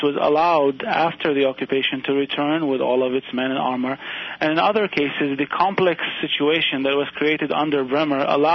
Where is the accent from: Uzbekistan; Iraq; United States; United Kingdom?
Iraq; it's heartbreaking, not just because I'm from Iraq